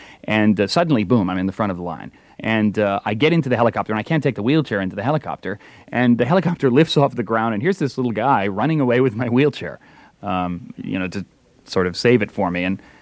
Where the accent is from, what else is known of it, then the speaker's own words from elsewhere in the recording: United States; and I'm American anyway